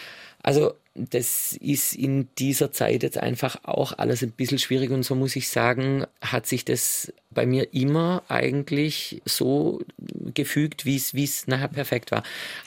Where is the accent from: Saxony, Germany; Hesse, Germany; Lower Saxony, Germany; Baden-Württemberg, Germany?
Baden-Württemberg, Germany; now in Vienna, Austria; dass ich in Schwarzwald ziehe. Das ist meine Heimat, aber Wien ist einfach mein geliebtes Zuhause.